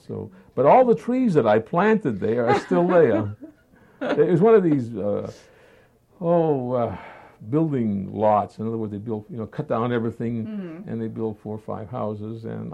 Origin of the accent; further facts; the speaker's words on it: New Hampshire, United States; also born or lived in Netherlands / Montreal, Canada; As I told you, I came originally from New Hampshire, but I did go to school. In the Netherlands